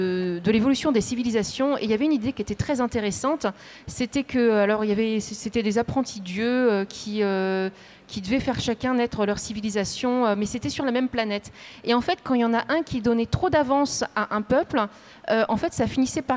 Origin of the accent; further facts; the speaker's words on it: France; on pense en tant que Français